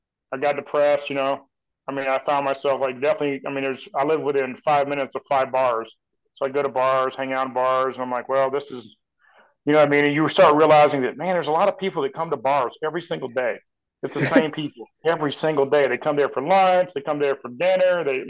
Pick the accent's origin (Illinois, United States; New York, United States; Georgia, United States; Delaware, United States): Georgia, United States; born there; also born or lived in Florida / Wisconsin; now in Missouri, United States; No, Georgia. I was born in Georgia, and then I moved to there, and then I moved away from there in 97, I believe. Yeah. And moved to Florida for 10 years. Then I moved to Wisconsin for 11 or 12 years, and I moved here.